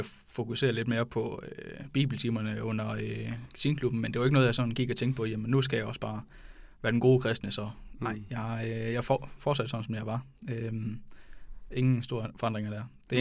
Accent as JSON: {"language": "Danish", "town": "Vejle", "region": "Region of Southern Denmark", "country": "Denmark", "tie": "born or raised there", "said": "jeg er opvokset nede omkring Vejle, og gået på Lemved skole."}